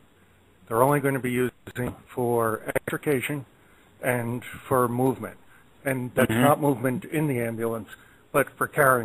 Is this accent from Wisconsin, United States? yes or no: no; New York City, New York, United States; No, I'm from New York City.